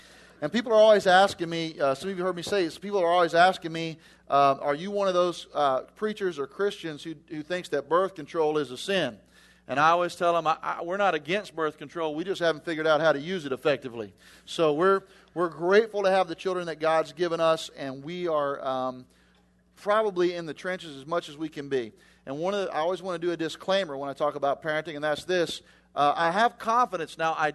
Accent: West Palm Beach, Florida, United States; also born or lived in Louisville; I'm from West Palm Beach, as Dan said before we got up here.

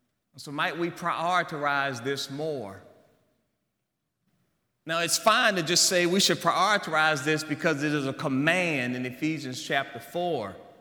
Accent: Maryland, United States; when I grew up in Washington, D.C., in the Maryland suburbs, you know, black is black and white is white

